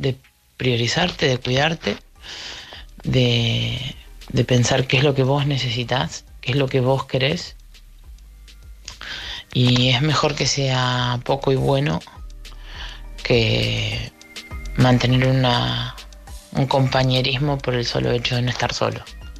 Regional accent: Argentina; Soy argentina, llamo para hablar

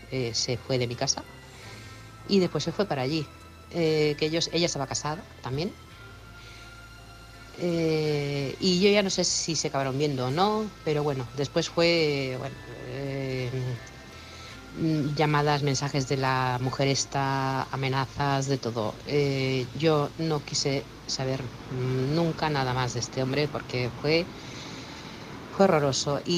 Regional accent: Barcelona, Catalonia, Spain; Él era de Albacete, yo soy de Barcelona

